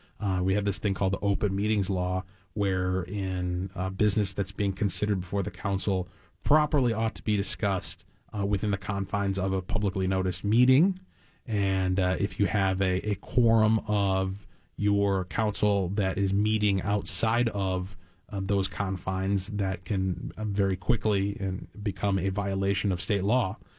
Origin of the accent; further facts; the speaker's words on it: Cottage Grove, Minnesota, United States; We're in Albertville. That's the city where I hail from. And I grew up in Cottage Grove, which is kind of a similar community on the opposite end of the metro area.